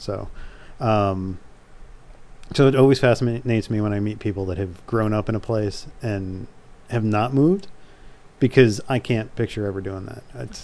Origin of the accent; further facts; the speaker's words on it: New Jersey, United States; moved away as an adult; also born or lived in Wisconsin; I grew up in New Jersey, but I haven't lived there. I've now lived in other places longer than I lived in New Jersey.